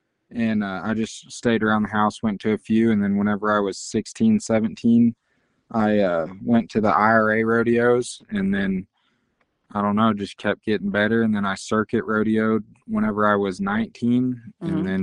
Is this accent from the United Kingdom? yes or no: no; Carthage, Missouri, United States; So I grew up in Carthage, Missouri. My mom and dad, they have an indoor arena and there's a steakhouse and a Western store.